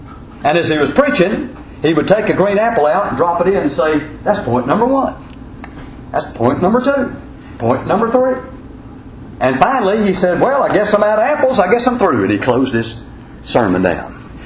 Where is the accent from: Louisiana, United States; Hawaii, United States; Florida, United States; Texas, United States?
Texas, United States; Now, I'm from Texas.